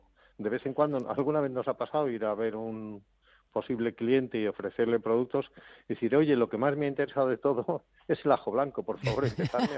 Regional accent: Community of Madrid, Spain; nosotros somos también madrileños.

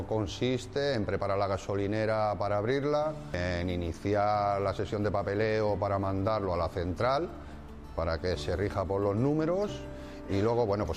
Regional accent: Getafe, Community of Madrid, Spain; soy de Getafe.

